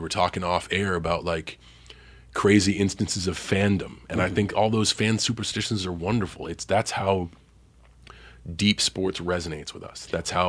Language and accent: English; Boston, Massachusetts, United States; And as a growing up in Boston, you're taught to hate the Yankees.